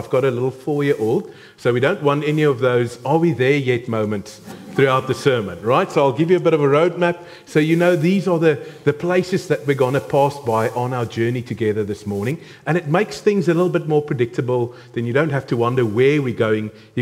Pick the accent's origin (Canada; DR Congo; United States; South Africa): South Africa; accent: South African; my accent. As I am 100% a South African, and this is the accent.